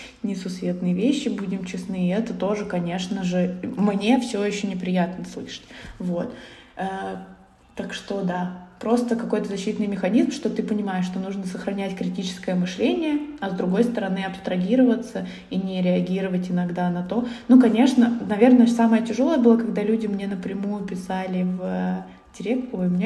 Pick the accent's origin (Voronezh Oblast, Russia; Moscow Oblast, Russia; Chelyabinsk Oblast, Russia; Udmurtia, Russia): Voronezh Oblast, Russia; Voronezh; Ну, я вот из Воронежа, у нас город такой же, условно, 1 000 000 человек